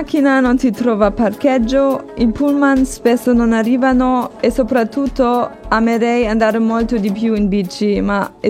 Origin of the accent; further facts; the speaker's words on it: Göttingen, Lower Saxony, Germany; Italian is a second language; now in Cagliari, Italy; Göttingen di Germania.